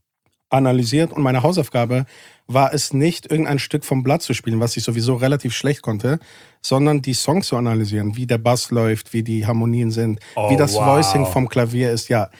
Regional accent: Greece; ich bin ja Grieche

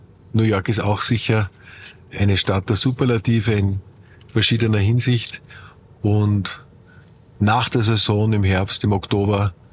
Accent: Eugendorf, Salzburg, Austria; ich bin aus Salzburger Sicht, aus Eugendorf kommend

